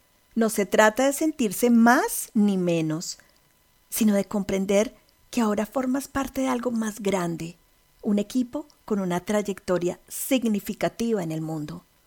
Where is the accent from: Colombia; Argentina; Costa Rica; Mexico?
Colombia; Colombia, el país que me vio nacer, crecer, que me dio una familia y mucho de lo que soy ahora.